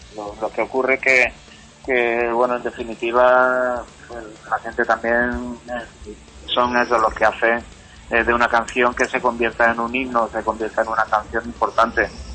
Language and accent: Spanish; Andalusia, Spain; nosotros hacemos Randaluz porque somos de Andalucía.